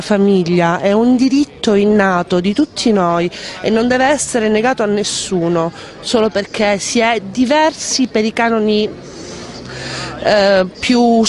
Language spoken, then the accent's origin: Italian; Catanzaro, Calabria, Italy; io sono di Catanzaro